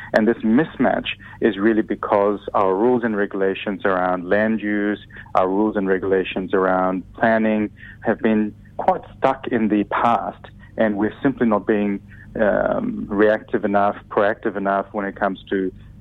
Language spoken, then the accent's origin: English; New Zealand; homeownership is a very important part of being a Kiwi. It really identifies us as being part of community and society